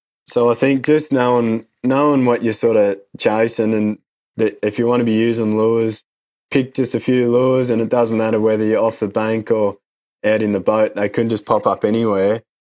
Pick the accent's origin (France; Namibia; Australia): Australia; I grew up on the Murray River just downstream of Lake Malwala, and we always used to fish the river as a kid.